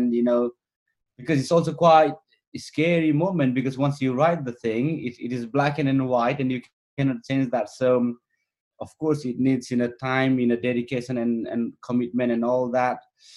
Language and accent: English; Chitwan, Bagmati, Nepal; So Chitwan. So I grew up in Chitwan, which is the most flat and warm part of Nepal.